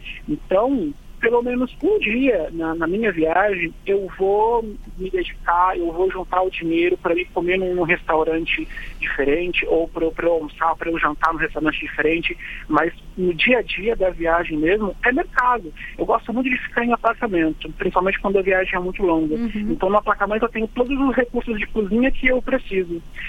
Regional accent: Brazil; quando eu falava que eu sou do Brasil

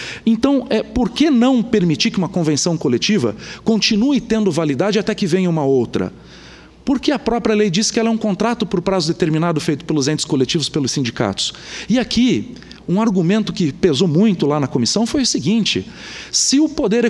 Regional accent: Brazil; rogo eu, como brasileiro, que venham todas as outras

